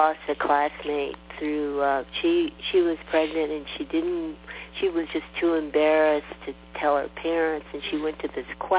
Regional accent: San Diego, California, United States; And so I grew up in San Diego.

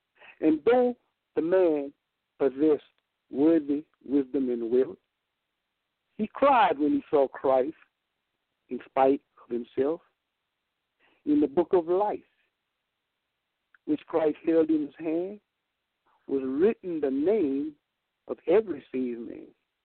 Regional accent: Appaloosa, Louisiana, United States; I'm from Appaloosa, Louisiana.

